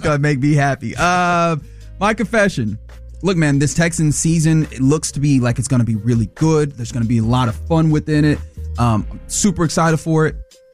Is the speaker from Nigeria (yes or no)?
yes; Nigeria; Again, I am Nigerian. We just be using big words for no reason sometimes. That's how we are.